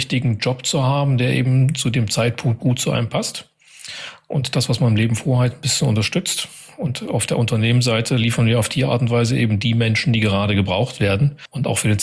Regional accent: Freiberg, Saxony, Germany; born there; also born or lived in Hamburg; now in Magdeburg, Germany; Ich bin geboren in Freiberg in Sachsen. Bin also Sachse, bin im Laufe meiner noch jungen Karriere, in Anführungszeichen, über Hamburg dann nach Magdeburg gekommen.

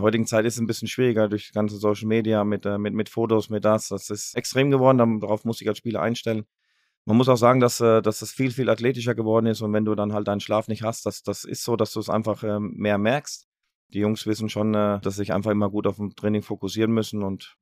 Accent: Baden-Württemberg, Germany; Wurde ja immer gesagt, ja, ich bin Hesse und das, aber ich bin Badenser und das werde ich auch immer bleiben. Das ist meine Heimat. Ruhrgebiet hat mich geprägt, mein halbes Leben hier verbracht. Staatsbürgerschaft Ruhrgebiet habe ich angenommen, habe ich bekommen.

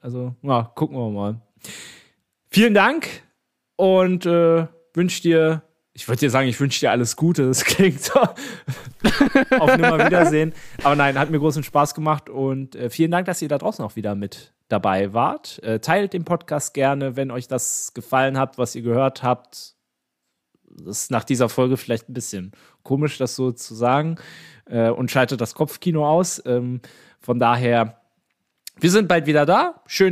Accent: Berlin, Germany; als Berliner

